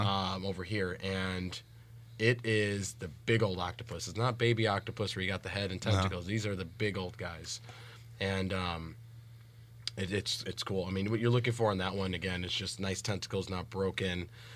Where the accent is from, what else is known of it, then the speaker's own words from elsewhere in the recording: Puerto Rico; I am Puerto Rican